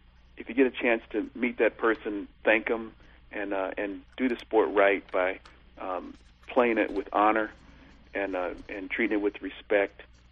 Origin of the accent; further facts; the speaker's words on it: Los Angeles, California, United States; I grew up in Los Angeles, as you said at the beginning of the show.